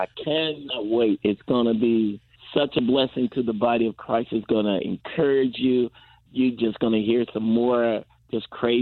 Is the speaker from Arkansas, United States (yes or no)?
yes; Pine Bluff, Arkansas, United States; also born or lived in California; Yes. And actually, I was raised in the South in a town called Pine Bluff, Arkansas.